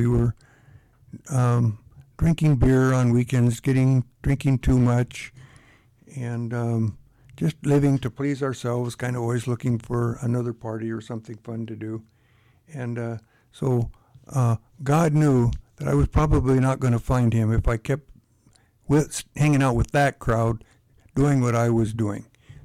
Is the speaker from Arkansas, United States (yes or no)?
no; Long Beach, California, United States; I grew up in California, both Mary Lou and I, in the Los Angeles area, and Long Beach, California. And it was a good childhood.